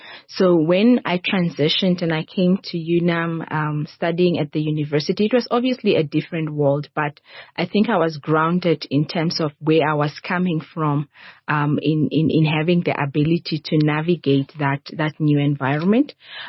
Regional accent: Oshana, Namibia; That's where I grew up with my parents and my siblings.

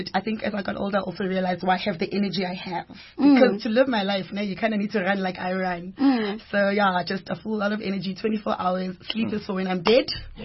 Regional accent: Kempton Park, Gauteng, South Africa; born and bred in Jersey, Kempton Park, born and bred. I come from a Zulu Swati mother and a Sotho father. So I'm a Zutu. But my mother's Zulu Swati, but my dad is Sotho.

